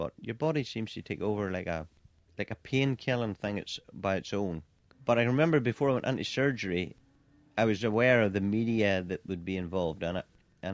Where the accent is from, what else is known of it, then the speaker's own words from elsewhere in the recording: Northern Ireland, United Kingdom; I come from North Antrim.